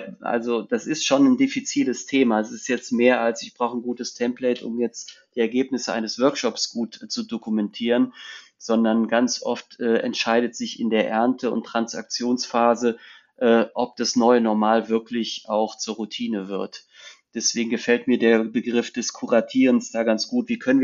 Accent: Cologne, North Rhine-Westphalia, Germany; Und ich bin ja aus Köln

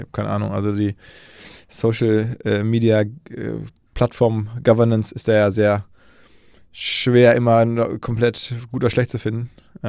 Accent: Essen, North Rhine-Westphalia, Germany; ich komme erstmal geografisch aus dem Ruhrgebiet, aus Essen.

